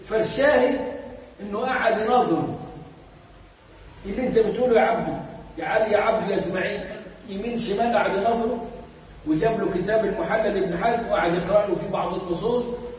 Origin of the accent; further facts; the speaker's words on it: Sohag Governorate, Egypt; وصل عندي انا في سوهاج في قريتي ويدعوني لهذا الفكر في حوالي 74 75